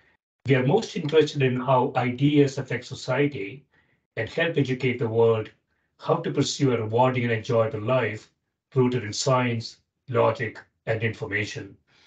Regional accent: India; my perception is that I grew up in India.

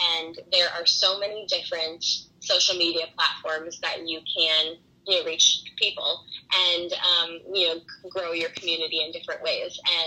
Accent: Wisconsin, United States; She also at the same time that I was growing up in Wisconsin, she was working in Wisconsin

